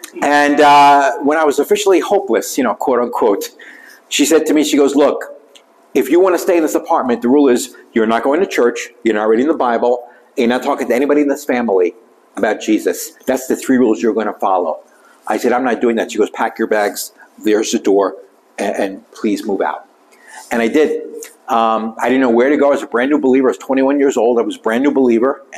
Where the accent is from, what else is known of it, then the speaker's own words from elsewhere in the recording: New York City, New York, United States; born there; My father came from Israel to the USA, so I was born in the Second Holy Land, New York City. I grew up in a Jewish family, never went to church in my life growing up.